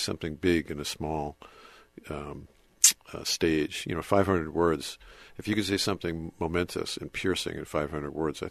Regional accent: Merrick, New York, United States; Yeah, down by Jones Beach.

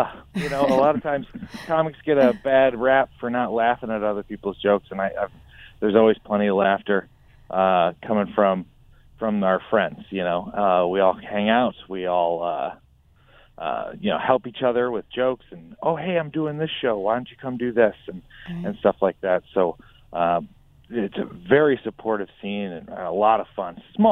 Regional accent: Glencoe, Minnesota, United States; I started performing as a six-year-old in my hometown of Glencoe, Minnesota.

